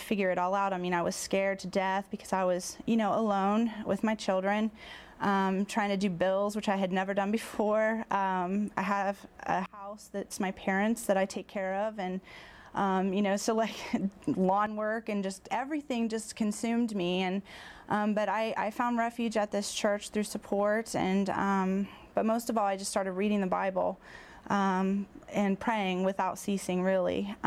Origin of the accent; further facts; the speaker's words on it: Newark, United States; also born or lived in Chicago; I moved to Newark, which is my hometown. I grew up, I was born and raised in Newark. I had previously lived in Chicago area for 11 years